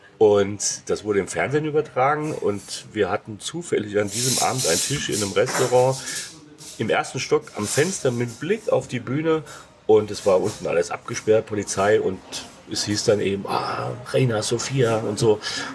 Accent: Hesse, Germany; Ich meine, ich bin gebürtiger Hesse, es gibt kein R in der Sprache bei uns.

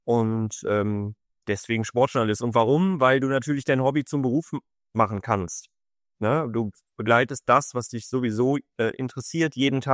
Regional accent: Düsseldorf, North Rhine-Westphalia, Germany; Ich bin gebürtiger Düsseldorfer. Meine Familie kommt dort her. Mein Vater lebt noch immer dort.

